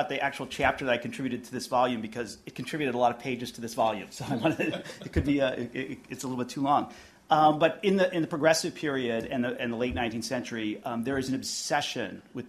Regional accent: Flint, Michigan, United States; I'm from Michigan, Flint, think about the Flint water crisis.

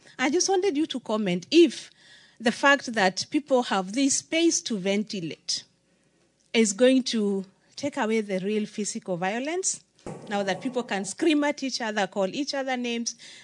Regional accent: Kenya; I am a Kenyan.

